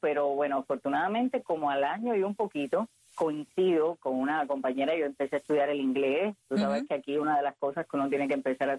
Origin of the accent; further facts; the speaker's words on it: Havana, Cuba; allá en Cuba estuve en La Habana, que es de donde yo soy